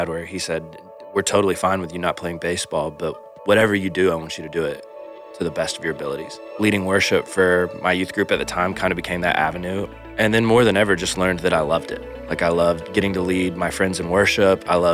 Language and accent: English; Atlanta, Georgia, United States; now in Macon, United States; we both grew up, born and raised in Atlanta, Georgia. But for the past 8 years, we've lived in Macon, Georgia